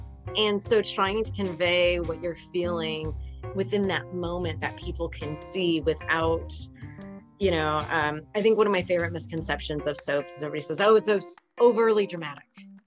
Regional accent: Midwest, United States; I don't know about you guys, but I'm from the Midwest.

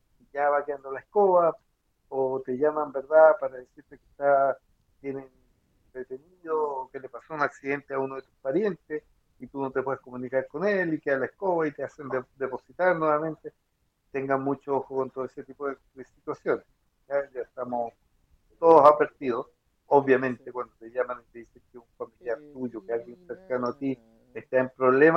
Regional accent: Chile; porque ahí nosotros como chilenos mantenemos la calma

